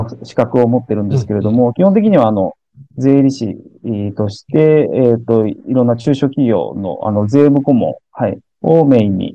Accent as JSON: {"language": "Japanese", "region": "Aichi", "country": "Japan", "said": "私愛知県出身なんですけど、愛知県のスーパーに勤めまして、"}